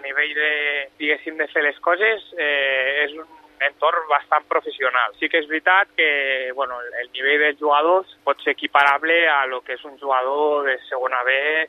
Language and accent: Catalan; Lleida, Catalonia, Spain; Sí, sóc de Lleida, ciutat, i bueno, estic a Lleida esperant a viatjar cap a l'Iraq.